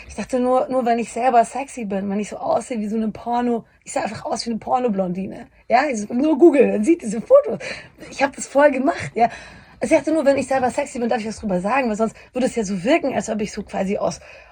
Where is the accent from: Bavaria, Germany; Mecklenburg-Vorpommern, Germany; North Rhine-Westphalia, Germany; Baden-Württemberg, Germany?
Bavaria, Germany; ich komme aus Bayern